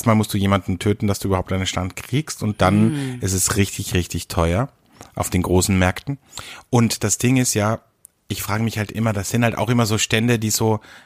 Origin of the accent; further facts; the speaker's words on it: Austria; bei uns in Österreich ist halt ganz oft Karpfen oder Bratwurst mit Sauerkraut.